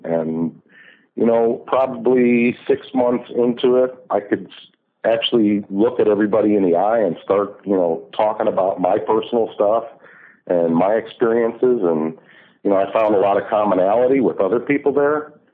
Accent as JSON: {"language": "English", "town": "Chicago", "region": "Illinois", "country": "United States", "tie": "born or raised there", "lives_now": "Denver, United States", "said": "I was born and raised in Chicago and moved to Denver, Colorado, probably about 20 years ago."}